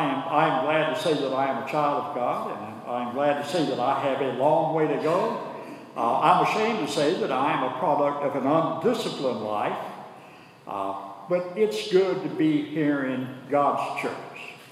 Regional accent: Sumter, South Carolina, United States; Lyman's father. … Lyman's mother. We're from Sumter, South Carolina.

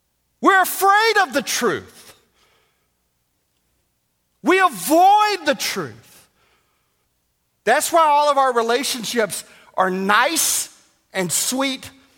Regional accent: the South, United States; I grew up in the South. I'm a child of the South. I've lived my whole life in the South.

